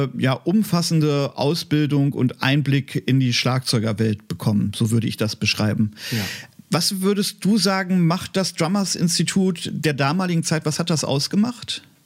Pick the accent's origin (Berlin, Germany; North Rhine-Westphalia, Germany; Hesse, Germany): North Rhine-Westphalia, Germany; Dinslaken; Ich komme aus Dienstlaken, einer Kleinstadt, die wirst du kennen